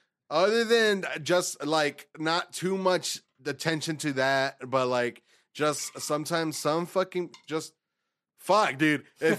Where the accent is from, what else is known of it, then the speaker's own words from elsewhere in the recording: Texas, United States; me and Jay fucking, we're from Texas, bro. So like we fucking drink sweet tea, like fucking, it's religion down here.